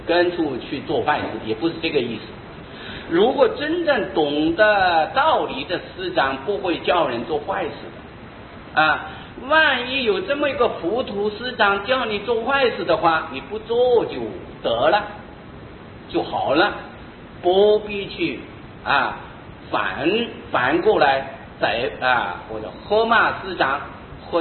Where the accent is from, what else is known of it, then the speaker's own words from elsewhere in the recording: China; 我们是中国人，应当是按照我们中国的道统啊